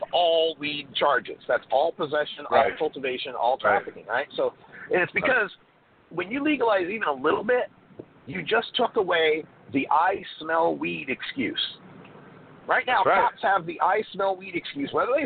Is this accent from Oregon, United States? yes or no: yes; Portland, Oregon, United States; My local pot shop, I'm from Portland, Oregon.